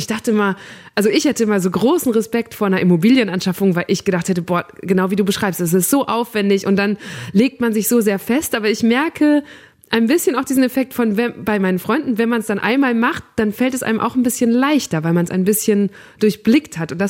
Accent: North Rhine-Westphalia, Germany; ich komme aus ländlichen NRW, aus dem Münsterland.

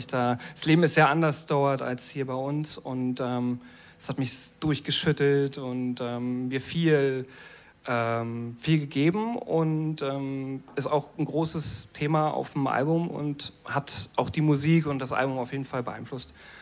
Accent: Greifswald, Mecklenburg-Vorpommern, Germany; Ich bin in Greifswald aufgewachsen, MV, fühle mich sehr verbunden mit dem Osten

